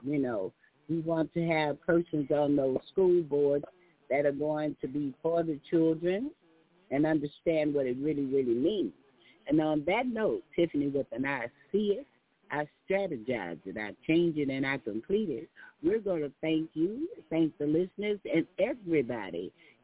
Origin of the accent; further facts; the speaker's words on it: Texas, United States; But as coming out the South and being a Texan, oh, yeah, we believe in that, okay?